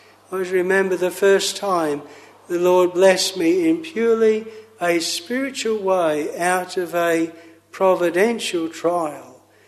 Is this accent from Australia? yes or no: yes; Australia; now in Cranbrook, Canada; we're newcomers, we come over from Australia, and yet we've lived there a lot longer than many of the locals